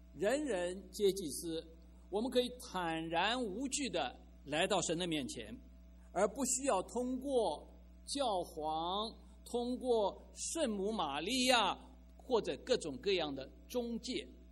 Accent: Shanghai, China; 那我是在出生在上海的一个基督教的家庭

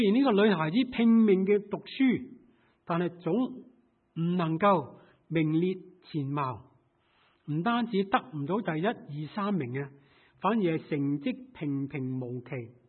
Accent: China; 对我们中国人来说，甚至是我们的邻居印度人都是，常常有一个望子成龙的心态。

